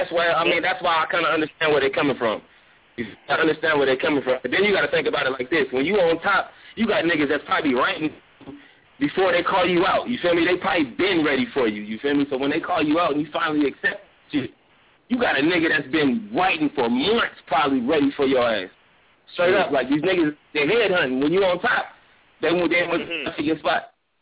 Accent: Phoenix, Arizona, United States; I'm from Phoenix, Arizona.

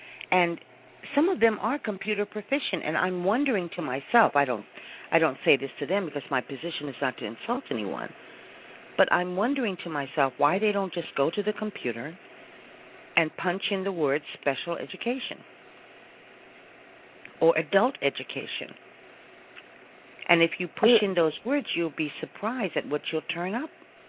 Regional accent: California, United States; You know, but, you know, I grew up in California.

